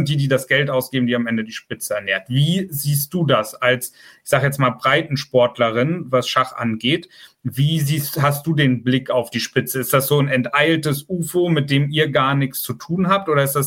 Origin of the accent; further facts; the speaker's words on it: Hamburg, Germany; Ich gebe jetzt mal meine alte Heimat ein, in Hamburg, 21077. Das ist Hamburg-Harburg, wie wir auch mal gesagt haben, das Ghetto.